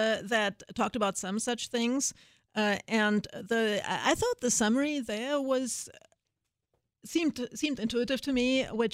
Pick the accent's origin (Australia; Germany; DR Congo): Germany; I'm from Germany, and so I always have plenty of bad examples of propaganda from the 1930s and early 40s in Germany.